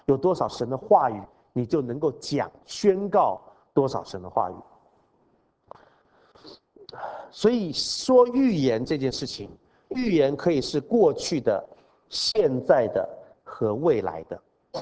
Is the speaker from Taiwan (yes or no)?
yes; Taiwan; 我们台湾都有那个民间的那种故事啊